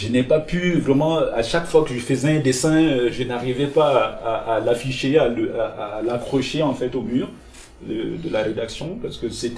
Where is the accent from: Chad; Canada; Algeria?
Chad; now in France; je suis parti du Tchad en me disant que des gens me donnaient des coups de crosse